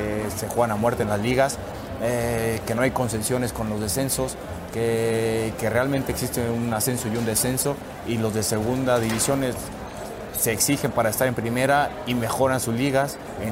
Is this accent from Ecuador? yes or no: no; Mexico; que a veces como mexicano en el extranjero no se nos valora